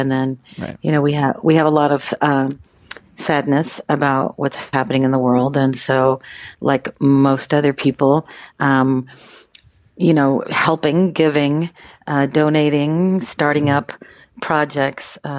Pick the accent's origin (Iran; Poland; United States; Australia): United States; San Diego, California; we grew up in Southeast San Diego, and there was no internet